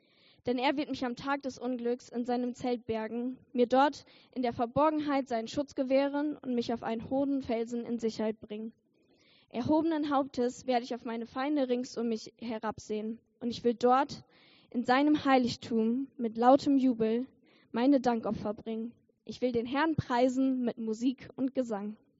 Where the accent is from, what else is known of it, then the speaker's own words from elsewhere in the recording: Lower Saxony, Germany; also ich komme aus Ostfriesland, also schon so ein bisschen von der Nordsee